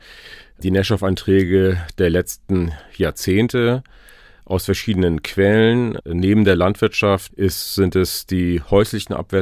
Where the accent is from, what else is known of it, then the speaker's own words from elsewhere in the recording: Glücksburg, Schleswig-Holstein, Germany; in Glücksburg und da bin ich groß geworden. Und somit ist das ein ganz wichtiger Bestandteil meiner Heimat und von mir selbst.